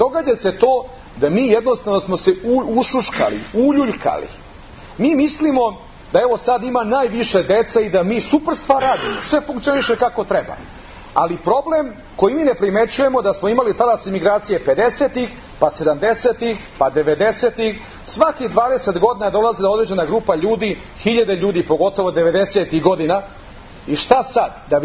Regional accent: Serbia; mi smo svi Srbi i svi se mi slažemo da smo Srbi

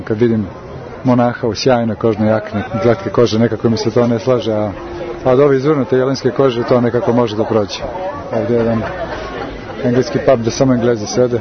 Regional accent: Belgrade, Serbia; now in Ostrog, Montenegro; Ja sam rodom iz Beograda, živim u manastiru Ostrog u Crne Gore.

